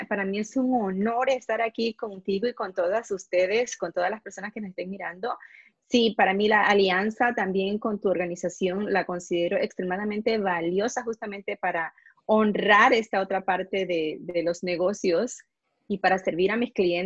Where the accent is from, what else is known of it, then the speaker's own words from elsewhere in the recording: Panama; now in United States; yo soy originalmente de Panamá. Llevo más de 20 años en los Estados Unidos.